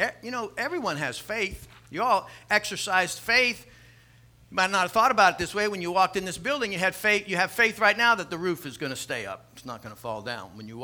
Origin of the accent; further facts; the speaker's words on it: Miami, Florida, United States; To me, bike was very important as a young child growing up in Miami. I was born there, lived there till I was.